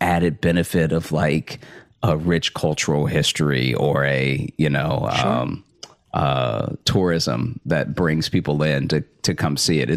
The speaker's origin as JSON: {"language": "English", "town": "Alexandria", "region": "Louisiana", "country": "United States", "tie": "born or raised there", "said": "The first thing on people's, you know, tongues whenever you mention Louisiana is New Orleans, but I grew up in Alexandria, so it is much less exciting"}